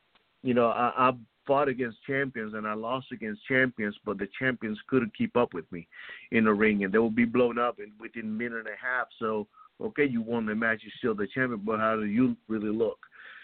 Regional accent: Puerto Rico; moved away as an adult; also born or lived in Brooklyn; Actually, I was born in Brooklyn and raised in Puerto Rico. So I lived in Puerto Rico from the age of 3 all the way up to I was 23 when I joined the military.

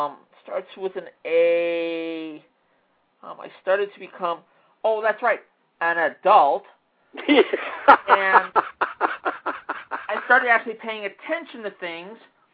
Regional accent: Chicago, Illinois, United States; I was raised in Chicago, so of course I was a Democrat.

